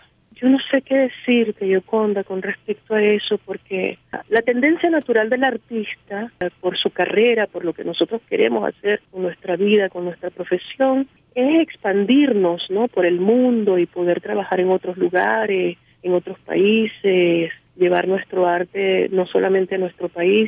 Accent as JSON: {"language": "Spanish", "country": "Venezuela", "said": "los venezolanos hemos ido a las urnas a votar. O sea que nuestra naturaleza como venezolanos es ser un país demócrata."}